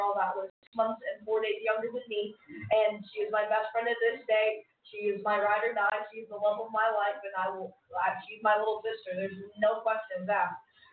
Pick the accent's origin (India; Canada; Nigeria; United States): United States; Cuyahoga Falls, Ohio; because I am from Cuyahoga Falls. I mean, it's Caucasian Falls.